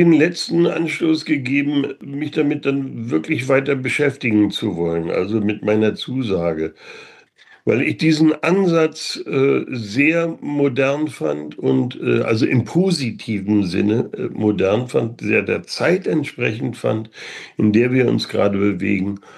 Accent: East Germany, Germany; Ich bin im Osten groß geworden und bin dort in die Musikschule gegangen

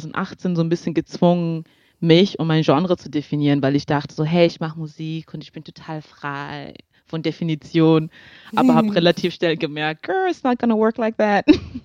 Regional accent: Zambia; also ich bin in Sambia aufgewachsen und war bei meinen Großeltern im Dorf.

